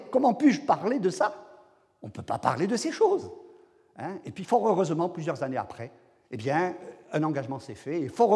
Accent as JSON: {"language": "French", "country": "France", "said": "on sait les problèmes que ça a posé chez nous, en France."}